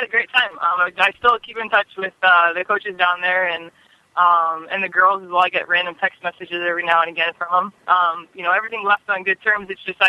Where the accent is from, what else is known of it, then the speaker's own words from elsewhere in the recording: California, United States; I mean, like I said, growing up in the Bay Area, it's a small enough area where, you know, I grew up going to St. Mary's games